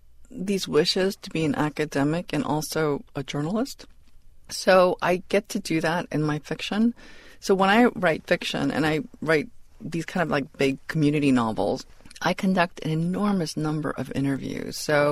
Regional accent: New York City, New York, United States; But I grew up in Elmhurst, Queens, which is not a very posh area of the borough of Queens. And my parents lived and worked in Koreatown.

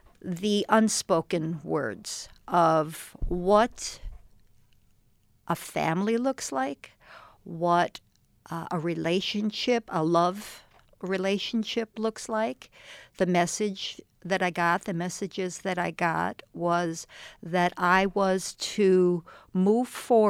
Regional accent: Huntington, New York, United States; I grew up on Long Island, mm-hmm. Huntington, Long Island.

